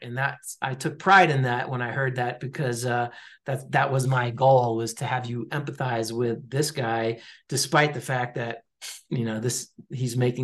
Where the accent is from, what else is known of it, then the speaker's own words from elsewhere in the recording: New York, United States; now in Colorado, United States; You know, I grew up in New York, and I'm not a cowboy at all. I live in Colorado now